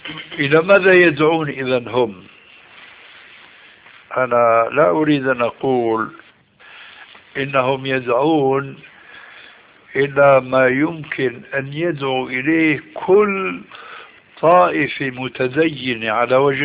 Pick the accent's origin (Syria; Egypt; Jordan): Syria; كل واحد كما يقولون عندنا في الشام جماعة التبليغ مثل إخوان مسلمين مثل حزب التحرير،